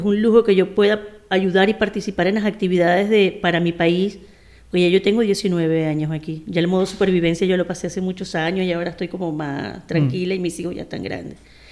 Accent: Venezuela; now in Spain; Las personas que venimos de Venezuela a España, no es como dicen que somos unos pijos, pero sí tenemos un poquito más de recursos

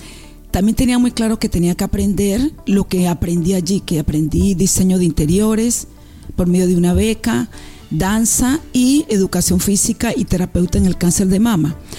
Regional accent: Colombia; moved away as an adult; now in Germany; Realmente vine de Colombia directo a Alemania.

